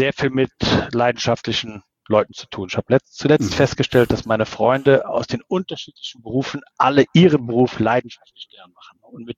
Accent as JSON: {"language": "German", "region": "Rhineland-Palatinate", "country": "Germany", "tie": "born or raised there", "said": "ich bin ein Kind des Ahrtals und das auch sehr gerne."}